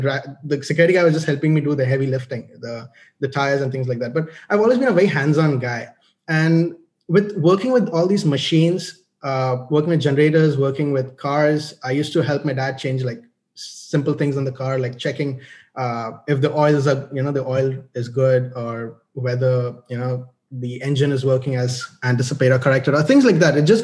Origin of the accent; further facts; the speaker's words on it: Nigeria; So growing up in Nigeria.